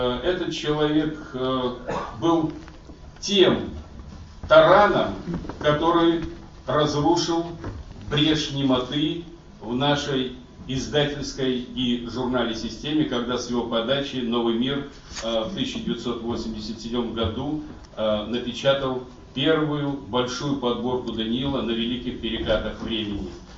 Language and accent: Russian; Bryansk, Bryansk Oblast, Russia; ну, они из Москвы, я то из Брянска